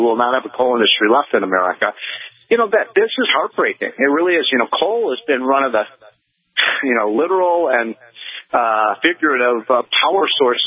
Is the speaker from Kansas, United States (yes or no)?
no; Illinois, United States; It's in Indiana, my home state of Illinois, all over this great country.